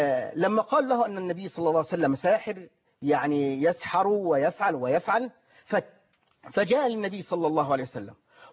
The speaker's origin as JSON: {"language": "Arabic", "country": "Egypt"}